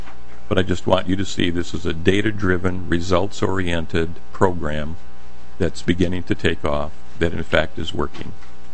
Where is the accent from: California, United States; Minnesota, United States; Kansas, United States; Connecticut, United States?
Minnesota, United States; Litchfield; I grew up in Litchfield, Minnesota, a proud kid of Meeker County, just so you know